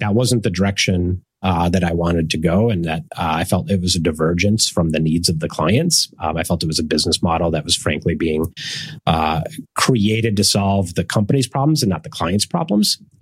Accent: Minnesota, United States; moved away as an adult; now in California, United States; I grew up in Minnesota, so I moved to California when I was about 22

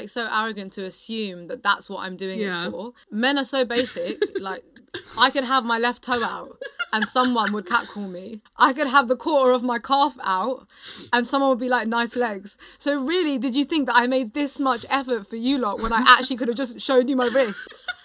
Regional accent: United Kingdom; I think it's funny being British

